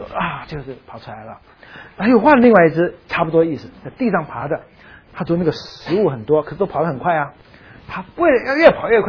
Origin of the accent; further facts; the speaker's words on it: Shanghai, China; 上海人没问题，我上海人